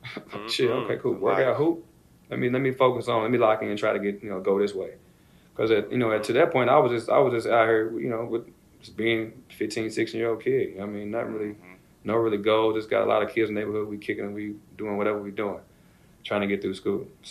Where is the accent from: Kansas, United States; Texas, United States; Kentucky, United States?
Kentucky, United States; Louisville; I'm from Kentucky, so I didn't watch basketball growing up.